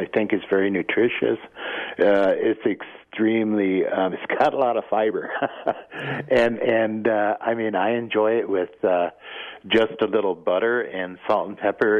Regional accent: Menominee, Michigan, United States; We're from Menominee, Michigan. Actually, we can identify the spot where our tribe began, where it started

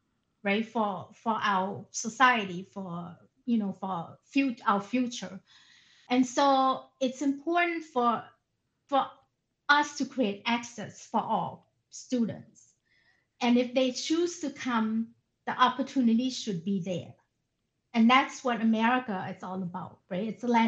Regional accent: Thailand; moved away as an adult; now in United States; I must say that I grew up in Thailand, and I didn't come to this country until I was 21.

